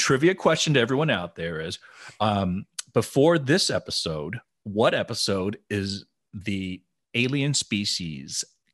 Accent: Tennessee, United States; You're from North Carolina. I'm from Tennessee. It works out just fine.

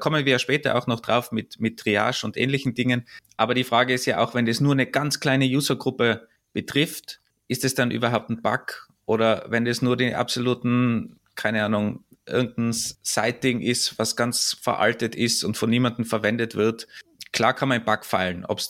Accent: Austria; also bei uns in Österreich zumindest sogar rechtlich vorgeschrieben ist, dass du eine Rampe hast.

